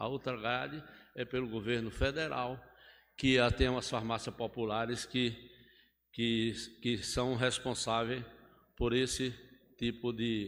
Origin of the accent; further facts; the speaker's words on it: Brazil; Nós somos brasileiros, torcemos pela nossa seleção.